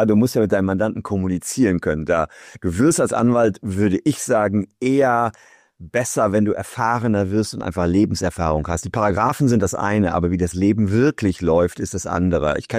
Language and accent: German; Gevelsberg, North Rhine-Westphalia, Germany; meiner Heimatstadt Gevelsberg zu schreiben. Das ist bei Ennepetal, Wuppertal-Hagen, kleiner Stadt im Ruhrgebiet.